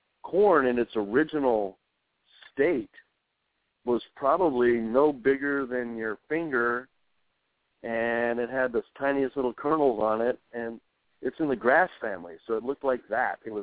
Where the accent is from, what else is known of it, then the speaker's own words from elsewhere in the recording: New Mexico, United States; I grew up in New Mexico. We had corn out there, too. It's a different climate.